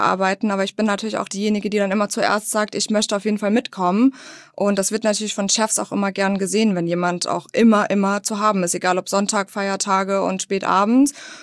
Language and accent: German; Mannheim, Baden-Württemberg, Germany; in meiner Heimat in Mannheim